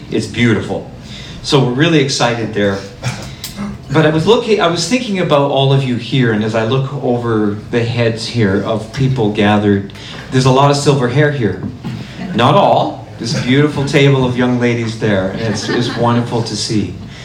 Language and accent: English; Lloydminster, Alberta, Canada; born there; I was born in Lloydminster and on the border, and so this is my home archdiocese. This is actually my home diocese.